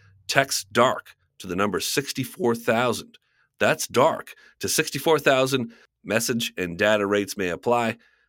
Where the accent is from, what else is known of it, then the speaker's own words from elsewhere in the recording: New Jersey, United States; I grew up in New Jersey as well.